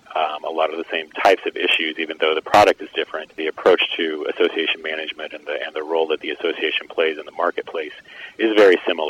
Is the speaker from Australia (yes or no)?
no; Missouri, United States; I'm local here from Missouri